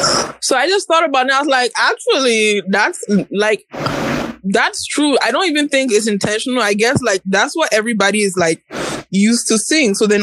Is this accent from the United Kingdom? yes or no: no; Ghana; also born or lived in United States; So I was born in the US. I came to Ghana in 2009.